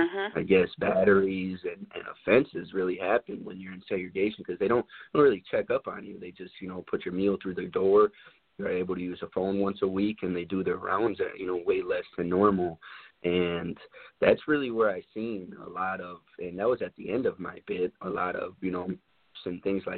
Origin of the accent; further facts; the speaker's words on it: Midwest, United States; You know, I'm from the Midwest, so they're all from these areas where, you know, white people don't even exist, you know, living there.